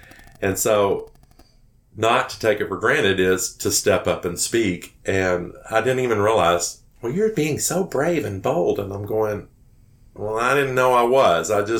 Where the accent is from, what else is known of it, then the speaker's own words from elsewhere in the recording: Texas, United States; now in New Jersey, United States; I'm from Texas.